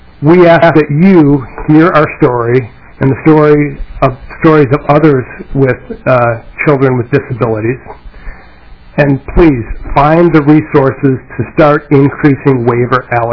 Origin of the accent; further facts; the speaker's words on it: Plymouth, Minnesota, United States; unlike the agenda, would indicate I'm from Plymouth, not from Minneapolis.